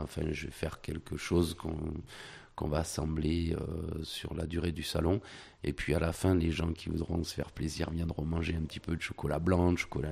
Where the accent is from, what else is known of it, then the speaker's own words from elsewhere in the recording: Villeneuve, France; Je suis de Villeneuve, on déménage à Mannes. Donc, à partir de 15 jours, on est à Mannes.